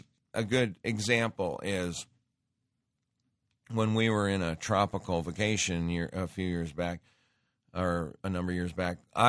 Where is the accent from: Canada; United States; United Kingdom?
United States; Montana; we had a house when I grew up in Montana in the Smith River, which is, they call it the Little Grand Canyon.